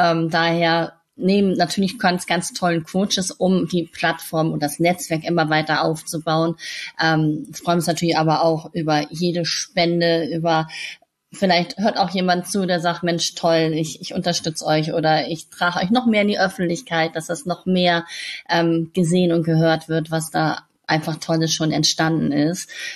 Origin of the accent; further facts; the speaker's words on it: Hamburg, Germany; in der Stadt bei uns in Hamburg